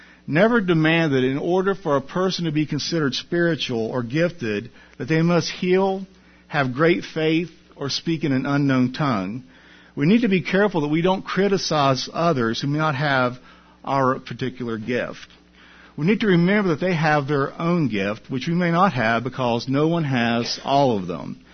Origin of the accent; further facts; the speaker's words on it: California, United States; I was back in my home state of California working as a nurse in a busy emergency room.